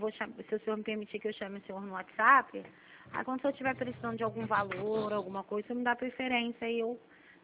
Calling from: Rio de Janeiro, Brazil; Eu falo do Rio.

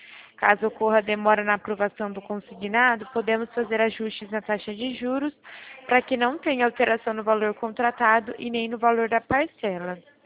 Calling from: Presidente Prudente, São Paulo, Brazil; Eu falo de Presidente Prudente, interior de São Paulo.

